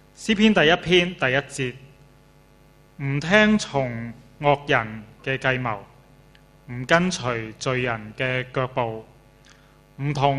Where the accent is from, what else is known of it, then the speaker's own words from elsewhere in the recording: China; 我們中國人，我們過年的時候，我們都是會不斷呢是互相來到去祝福啦